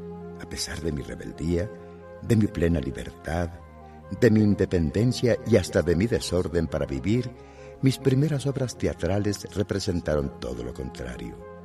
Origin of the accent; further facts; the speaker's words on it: Mexico; soy el único mexicano y uno de los pocos en el mundo